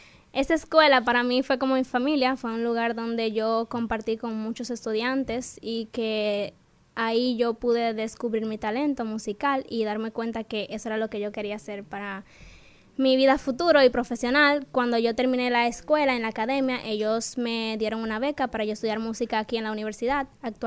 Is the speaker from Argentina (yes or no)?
no; Dominican Republic; es lo que me representa a mí como dominicana.